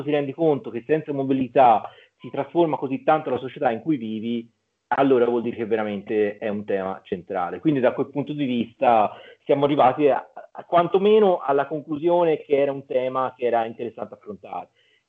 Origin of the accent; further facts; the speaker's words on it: Florence, Tuscany, Italy; Io insomma sono fiorentino, lavoro a Genova, ma sono fiorentino